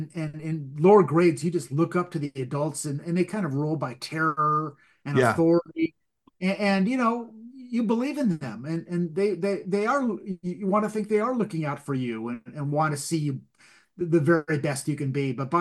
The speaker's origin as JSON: {"language": "English", "town": "Altadena", "region": "California", "country": "United States", "tie": "born or raised there", "said": "very close to where I grew up in Eaton Canyon, right off Altadena Drive. And I practically grew up in that Arco station"}